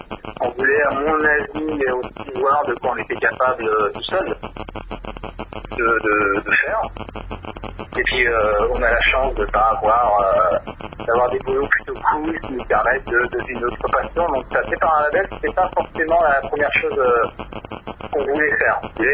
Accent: France

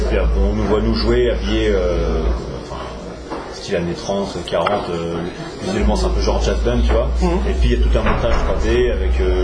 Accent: Hauts-de-France, France; on est de l'Oise.

